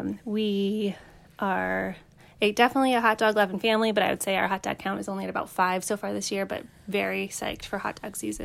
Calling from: Boston, Massachusetts, United States; I'm calling from the Boston area.

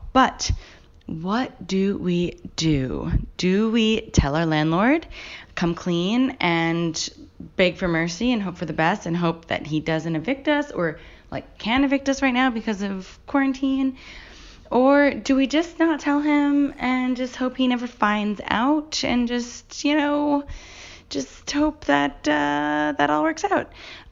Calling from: Brooklyn, New York, United States; also born or lived in Australia; I'm calling from Brooklyn, New York.

